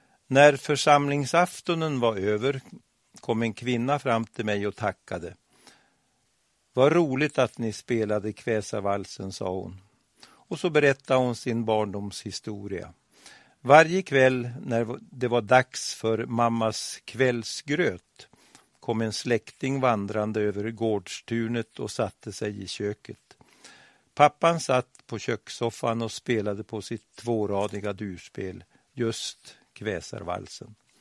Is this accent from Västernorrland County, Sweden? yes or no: yes; Övre Sidensjö, Västernorrland County, Sweden; jag är snart 82 år och tänker med glädje på det, för jag har fortfarande ett rikt liv. Jag är uppvuxen i Övre Sidensjö med mycket omtänksamma föräldrar.